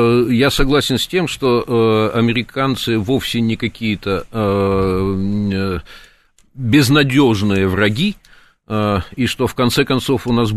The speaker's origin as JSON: {"language": "Russian", "region": "Khabarovsk Krai", "country": "Russia", "tie": "born or raised there", "said": "У меня у самого детство прошло на Дальнем Востоке, я пожил и в Комсомольске на Амуре, и в Хабаровске"}